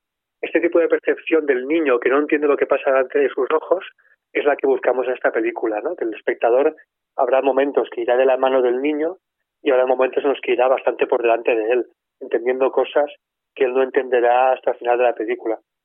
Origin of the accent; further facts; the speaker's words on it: Banyoles, Catalonia, Spain; moved away; cuando me tengo que ir de Bañolas, ¿no? O sea, cuando pierdo mi pueblo y mis amigos y mi infancia.